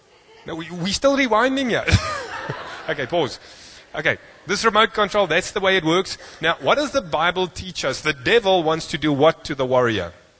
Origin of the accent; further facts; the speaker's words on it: South Africa; And because we are proudly South African, and because we actually can make some decent weapons